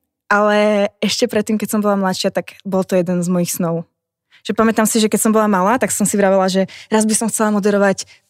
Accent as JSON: {"language": "Slovak", "town": "Oravské Veselé", "region": "Žilina Region", "country": "Slovakia", "lives_now": "Prague, Czech Republic", "said": "som vlastne z Oravského Veselého, z malej dedinky na severe Oravy. A žijem v Prahe 8,5 roka."}